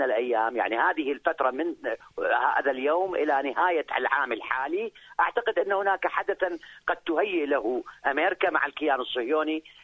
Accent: Iraq; نحن كعراقيين لم نرد لأخذ الثار

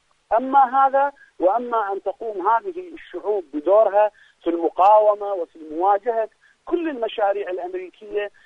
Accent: Iraq; هذا يعني واحد من الأمثلة المهمة التي عرفنا بها طريقة تعامل الأمريكان معنا كعراقيين

